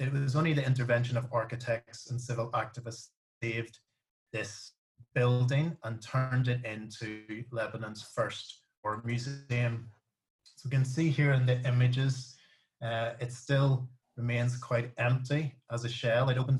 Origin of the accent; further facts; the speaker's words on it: Belfast, Northern Ireland, United Kingdom; my own personal experience growing up in Belfast.